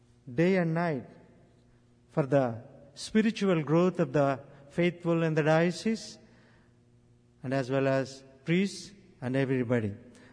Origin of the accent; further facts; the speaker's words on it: India; I come from India. I am a diocesan pastor.